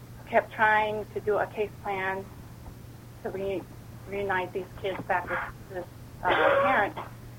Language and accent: English; Kenai, Alaska, United States; I'm from the Kenai area